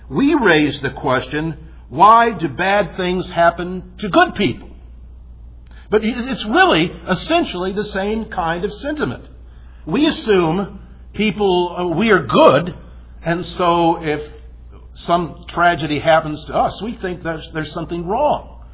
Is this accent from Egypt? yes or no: no; United States; I came from Tornado Alley.